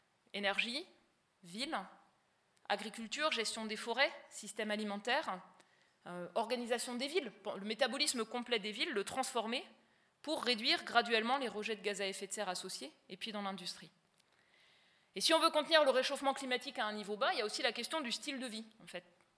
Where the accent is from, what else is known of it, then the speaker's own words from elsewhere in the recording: Grand Est, France; born there; comme dans ma région natale, la Lorraine